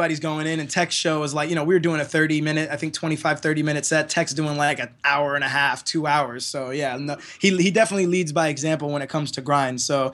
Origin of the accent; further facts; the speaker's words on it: Miami, Florida, United States; you know, we're coming out from Miami. We're a 6-piece band of like bearded, like pirate looking motherfuckers